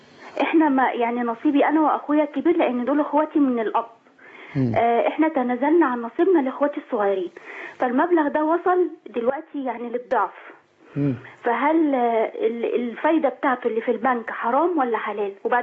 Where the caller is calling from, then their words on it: Giza, Giza Governorate, Egypt; من الجيزة.